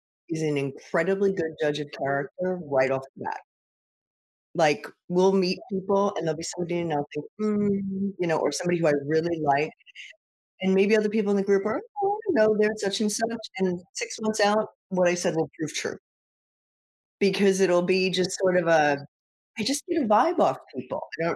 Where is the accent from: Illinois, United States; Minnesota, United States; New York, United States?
New York, United States; New York City; also born or lived in Long Island; You know, I grew up in New York City. And my family eventually moved out to Long Island